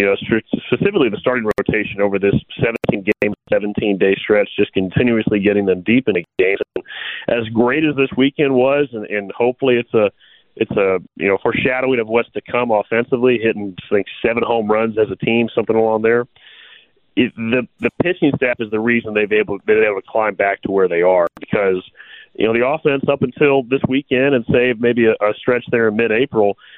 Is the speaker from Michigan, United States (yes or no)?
no; Atlanta, Georgia, United States; And again, I I'm born and raised in Atlanta.